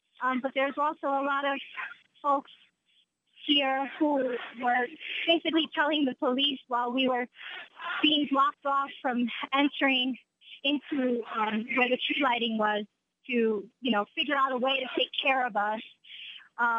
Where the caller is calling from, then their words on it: New York, United States; I'm calling from the Radio City area right now, 48th